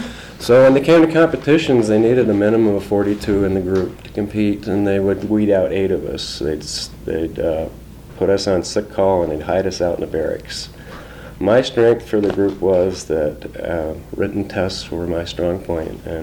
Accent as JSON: {"language": "English", "region": "New Jersey", "country": "United States", "tie": "born or raised there", "moved": "as an adult", "said": "My mother and I joined him shortly after my birth. And I was raised in New Jersey until I was 19 years old."}